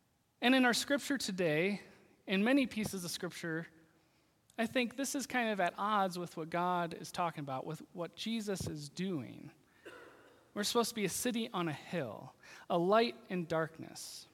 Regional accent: Iowa, United States; I grew up in Sioux County, Iowa

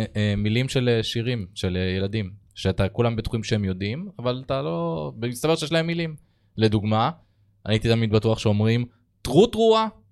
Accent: Île-de-France, France; בפרברי פריז.

